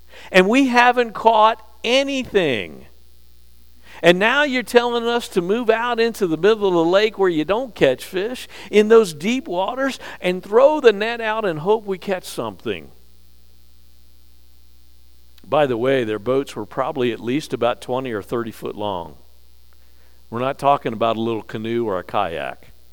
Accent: Chesapeake Bay, United States; As a fisherman myself and growing up on the Chesapeake Bay, that is not where you catch fish, in the deep water

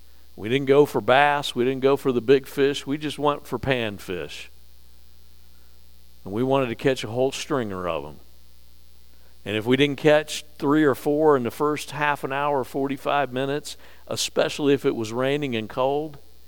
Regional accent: Chesapeake Bay, United States; As a fisherman myself and growing up on the Chesapeake Bay, that is not where you catch fish, in the deep water

